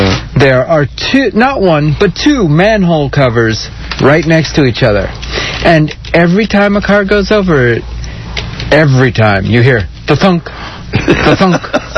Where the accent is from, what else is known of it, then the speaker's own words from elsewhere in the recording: Long Island, New York, United States; I grew up in New York. And see? I didn't grow up in the city. I grew up on Long Island.